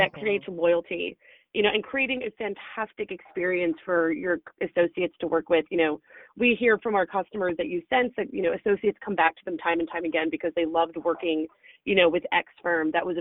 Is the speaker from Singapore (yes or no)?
no; New Jersey, United States; Besides, I guess, the fact that I'm literally from the Jersey Shore, which people find highly entertaining, like from that town